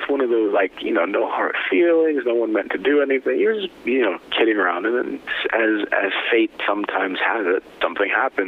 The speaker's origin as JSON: {"language": "English", "region": "Connecticut", "country": "United States", "tie": "born or raised there", "also_born_or_lived": "Nigeria", "said": "Yeah, grew up in Connecticut. And here we are"}